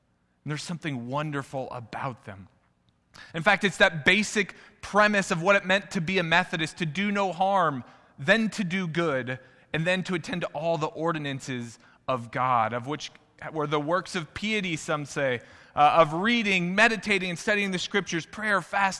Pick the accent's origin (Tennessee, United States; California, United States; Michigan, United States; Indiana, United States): Indiana, United States; Whenever I was growing up myself, I remember, unfortunately, I'm confessing, I made fun of people from Kentucky. Because I was from southern Indiana, there was a birthright that we were above